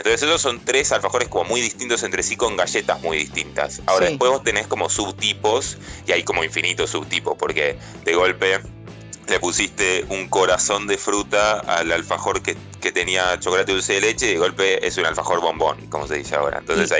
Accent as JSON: {"language": "Spanish", "region": "Buenos Aires", "country": "Argentina", "said": "Yo soy porteño, nunca lo había visto"}